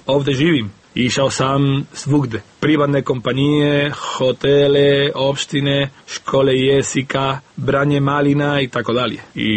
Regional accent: Malaga, Andalusia, Spain; now in Užice, Serbia; Došli smo iz Malage, koja je peti grad u Španiji.

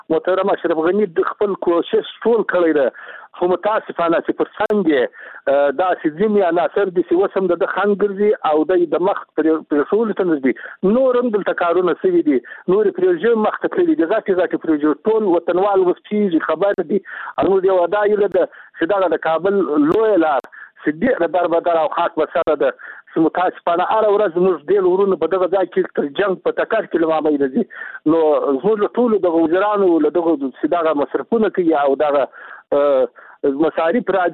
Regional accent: Zabul, Afghanistan; زه په خپله د زابل ولایت زموږ یو سلسله ولایت چې ټول په زراعت ولاړ ولایت ده،

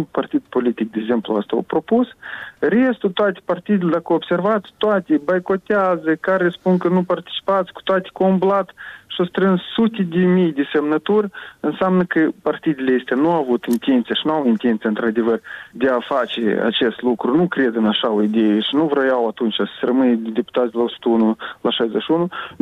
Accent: Moldova; un război este pus anume pentru a dispărea noi ca neam, ca moldoveni.

